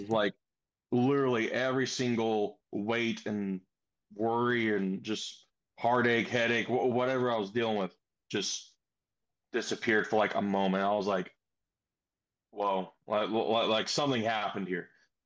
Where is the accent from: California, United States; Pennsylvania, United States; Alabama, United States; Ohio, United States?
Ohio, United States; New Albany; also born or lived in Knoxville, Tennessee; now in Tennessee, United States; I've born and raised in East Knoxville. Moved up to Central Ohio, like New Albany, around like where Westerville and Columbus is at, when I was about 8 years old.